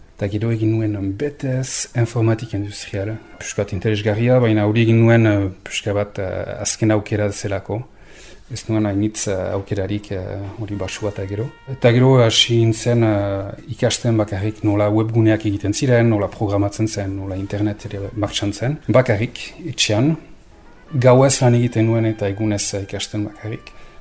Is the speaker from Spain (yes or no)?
no; Basque Country, France; moved away as an adult; also born or lived in Pau / Tarbes / Toulouse; Euskal Herrira etorri nintzen. Eta Euskalduna delako eta ama frantsesa. Eta Euskal Herrian bizi izan naiz ogoita bi edo ogoita iru urte erarte. Eta gero bizi izan naiz Pauen, Tarbesen, Tolosan, Oksitanian, Australian zinen, Kanadan, Montrealen eta Vancouveren